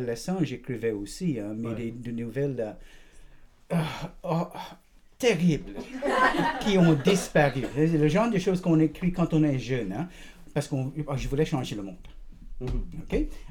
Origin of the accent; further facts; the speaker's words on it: Trinidad & Tobago; French is a second language; moved away as an adult; also born or lived in Toronto; J'ai quitté Trinidad à l'âge de 18 ans pour aller à Toronto. Et je me suis inscrit à l'université. Et bien sûr, je suis allé à Toronto pour apprendre le français.